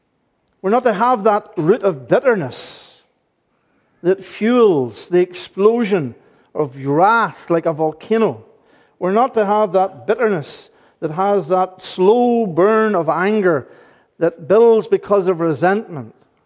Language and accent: English; Ireland; I'm an Irishman. I had red hair when I was 20. It's now going gray.